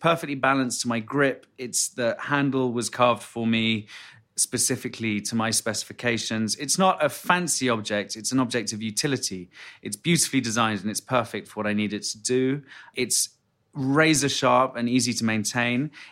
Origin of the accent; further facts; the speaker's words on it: London, United Kingdom; I grew up in London